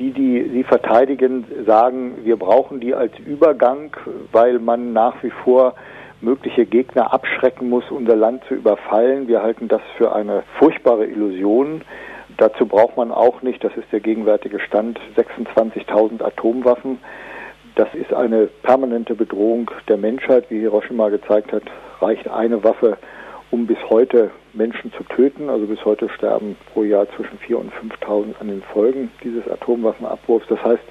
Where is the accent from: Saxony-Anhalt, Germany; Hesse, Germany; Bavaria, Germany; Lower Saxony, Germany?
Lower Saxony, Germany; ich komme mal selber aus Niedersachsen und aus dem Vorharz.